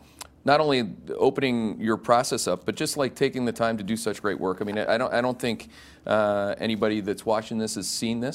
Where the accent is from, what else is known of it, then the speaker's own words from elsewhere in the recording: Canada; I'm a Irish Catholic Canadian guy